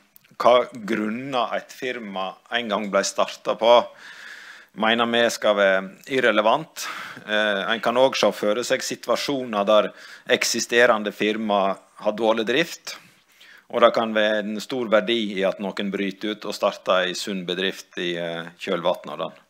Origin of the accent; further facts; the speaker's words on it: Vik, Vestland, Norway; Hjemme i Vik så er det lokale entreprenører innen bygg som har gjort det